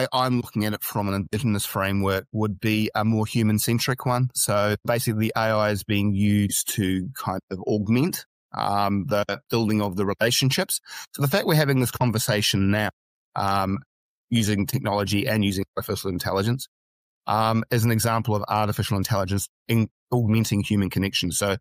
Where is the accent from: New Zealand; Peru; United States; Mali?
New Zealand; I'm from Aotearoa, New Zealand